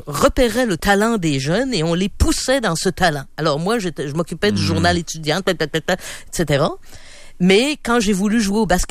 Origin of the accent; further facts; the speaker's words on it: Jonquière, Quebec, Canada; Je viens du Québec. Je suis né à l'âge de 5 ans à Jonquière.